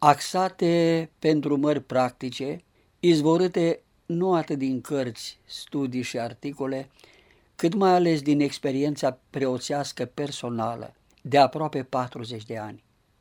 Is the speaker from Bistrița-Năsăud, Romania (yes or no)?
yes; Lunca, Bistrița-Năsăud, Romania; born there; în satul meu natal. E vorba de Lunca, comuna Șieuț, județul Bistrița Năsăud.